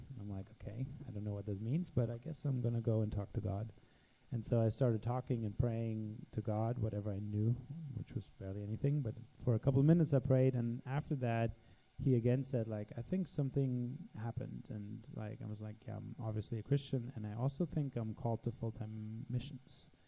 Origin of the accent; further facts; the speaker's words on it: Germany; English is a second language; So I'm actually not at all American. But yeah, I have an American wife. So now I'm Americanized. So I grew up in Germany